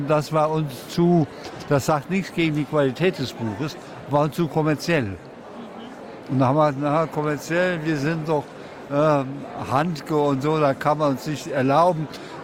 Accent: Saarland, Germany; weil als Saarländer ist man von Saarbrücken ganz schnell in Luxemburg

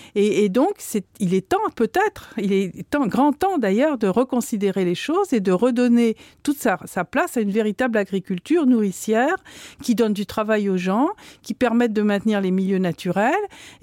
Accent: France; puisque je suis française

